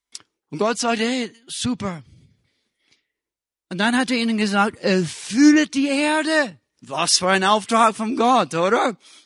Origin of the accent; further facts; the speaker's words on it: Cincinnati, Ohio, United States; Wisst ihr, ich komme aus Ohio, Cincinnati, Ohio in USA.